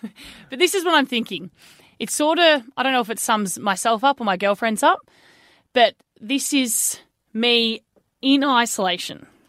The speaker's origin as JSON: {"language": "English", "town": "Melbourne", "region": "Victoria", "country": "Australia", "said": "I came from Melbourne."}